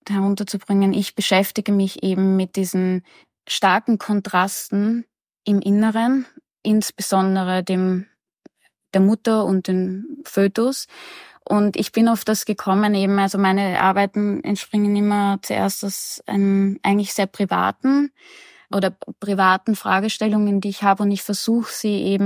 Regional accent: Vienna, Austria; Ich komme aus Wien und bin 1994 geboren.

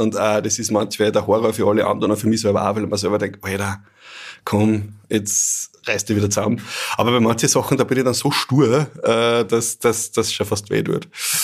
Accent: Bad Ischl, Upper Austria, Austria; der Bachgasse 10a, quasi neben einer Felswand, neben einer Großen, war mein Ort des Aufwachsens. Also ein gebürtiger Ischler, ja, voll.

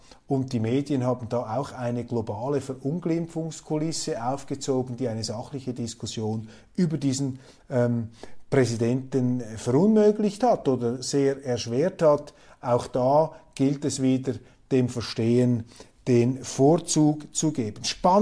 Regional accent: Switzerland; Und ich plädiere einfach dafür, jetzt als Schweizer, ich bin ja ein Kleinstaatler, neutral, ein Eichhörnchen unter den Raubtieren der Geopolitik.

